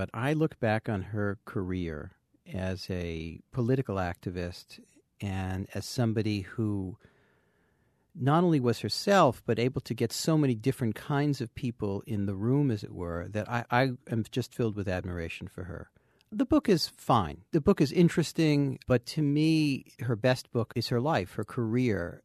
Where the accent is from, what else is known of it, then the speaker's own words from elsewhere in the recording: New Jersey, United States; Well, I grew up in New Jersey, and in a town that I saw or perceived as not exactly the height of excitement.